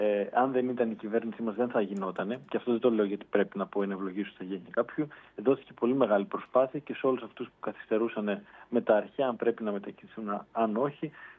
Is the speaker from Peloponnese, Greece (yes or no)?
no; Thessaloniki, Central Macedonia, Greece; Ως Θεσσαλονικιός?